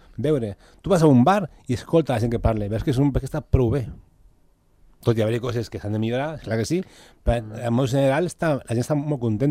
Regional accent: Andorra; Ara que vinc de Jamaica, a Andorra ens coneixien.

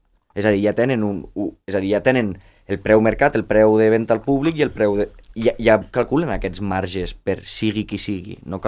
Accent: Andorra; amb mi com a andorrà

